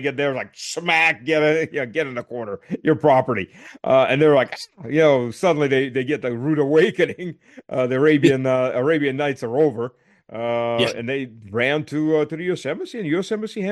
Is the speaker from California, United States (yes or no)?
no; North Carolina, United States; I mean, I grew up in North Carolina. I spent half my life in the U.S. Most of my childhood is down in North Carolina.